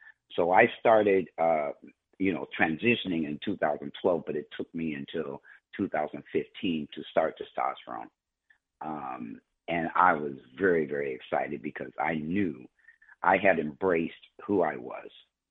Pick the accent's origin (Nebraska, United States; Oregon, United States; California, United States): Nebraska, United States; Omaha; I grew up in Omaha, Nebraska, which is one of the most Republican conservative states in the United States.